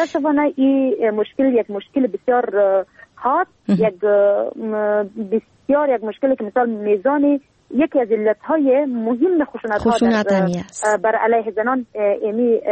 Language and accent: Persian; Helmand, Afghanistan; ما در ولایت هلمند بزرگ شدیم و با این محیط کاملا مطابقت داده میتونم خودم را